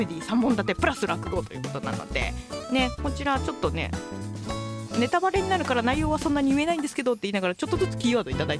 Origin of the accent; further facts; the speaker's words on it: Kansai, Japan; 関西人としてね、